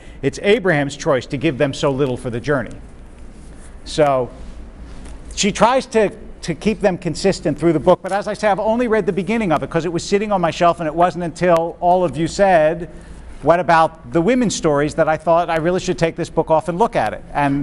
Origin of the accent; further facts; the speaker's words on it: Philadelphia, Pennsylvania, United States; it's in Philadelphia, which is my hometown